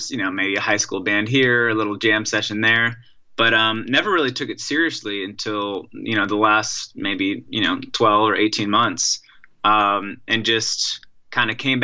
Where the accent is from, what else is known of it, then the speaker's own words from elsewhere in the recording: Silver Spring, Maryland, United States; I grew up in Silver Spring, Maryland, and have been around the world a few times just doing teaching jobs here and there